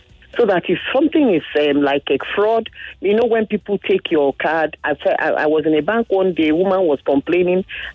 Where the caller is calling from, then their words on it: Abuja, Federal Capital Territory, Nigeria; I'm calling from Abuja.